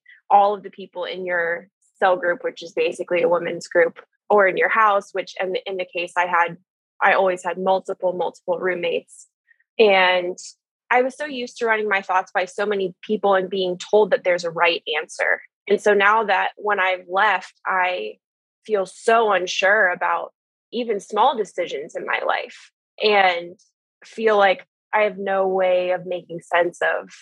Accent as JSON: {"language": "English", "town": "Columbus", "region": "Ohio", "country": "United States", "tie": "born or raised there", "said": "that's based here in Columbus, Ohio. So I grew up in Zenos or Dwell and left when I was 26"}